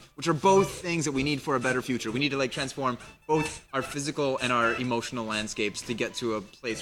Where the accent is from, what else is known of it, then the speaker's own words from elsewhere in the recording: United States; Like where I grew up, I grew up in the States.